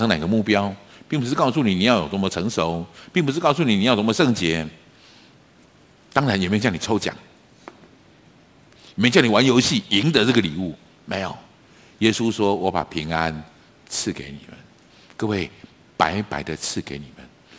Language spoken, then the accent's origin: Chinese; Taiwan; 我们台湾话把它定义名字嘛